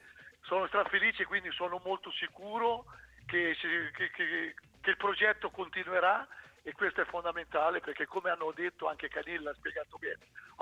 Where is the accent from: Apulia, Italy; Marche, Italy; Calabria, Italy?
Marche, Italy; Ancona; born there; sappiamo che ad Ancona, io sono nato ad Ancona, bene o male, come ti dicevo, ne abbiamo viste tante